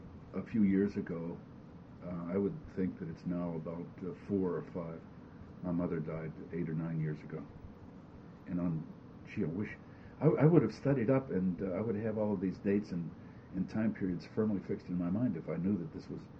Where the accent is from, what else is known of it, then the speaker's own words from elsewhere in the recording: Dormont, Pennsylvania, United States; also born or lived in Beechview; No, I grew up in Dormont.